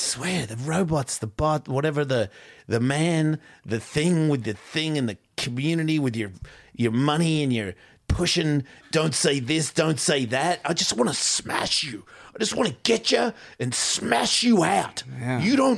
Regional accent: Australia; maybe it's because I'm from Australia

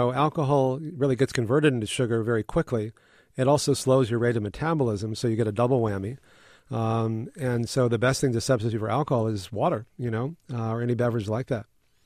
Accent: Texas, United States; Well, you know, I grew up in Texas, and I had so many allergies that I went to allergists

